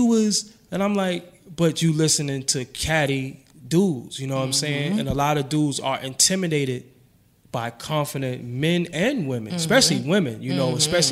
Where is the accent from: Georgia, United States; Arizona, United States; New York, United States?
New York, United States; Brooklyn; I'm from Brooklyn, as y'all know.